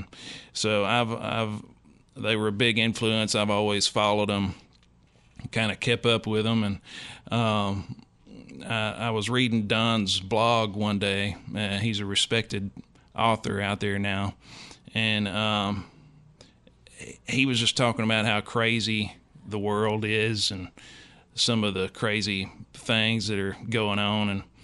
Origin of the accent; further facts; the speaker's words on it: Marshall, Texas, United States; I grew up in Marshall, Texas. It's about 30 miles from Shreveport, Louisiana, and maybe an hour south of Texarkana.